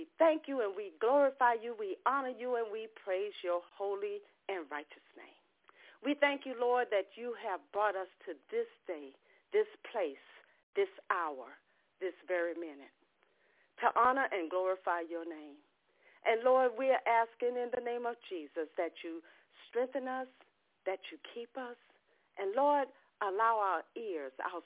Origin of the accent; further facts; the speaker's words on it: Ocean Springs, Mississippi, United States; from Ocean Springs, Mississippi